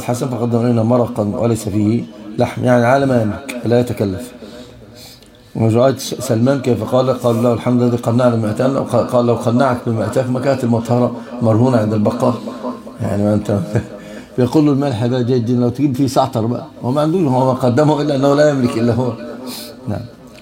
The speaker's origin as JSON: {"language": "Arabic", "country": "Egypt", "said": "عندنا في مصر مثل عامي للناس وقد يؤخذ به هنا"}